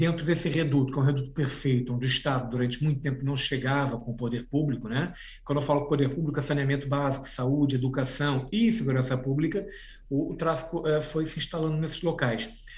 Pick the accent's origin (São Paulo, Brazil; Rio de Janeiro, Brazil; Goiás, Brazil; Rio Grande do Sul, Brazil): Rio de Janeiro, Brazil; born there; eu nasci no Rio de Janeiro, a minha família é da região do Douro, em Portugal, e também da região de Trás-os-Montes.